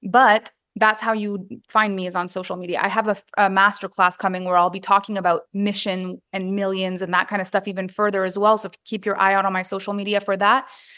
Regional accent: Canada; first language French; English is a second language; I'm French Canadian, but the impact of my work is actually bigger in the English market. I had to change my language. Like I went to school in French, my first language is French

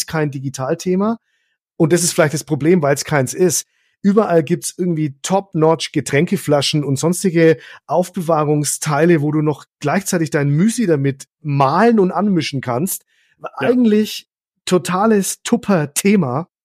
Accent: Bavaria, Germany; ich komme ja auch noch aus Franken

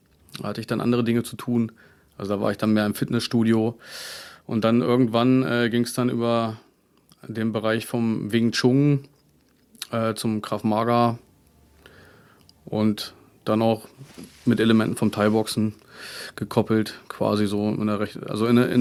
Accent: Braunschweig, Lower Saxony, Germany; Ich bin aus Braunschweig, also ein Original Braunschweiger.

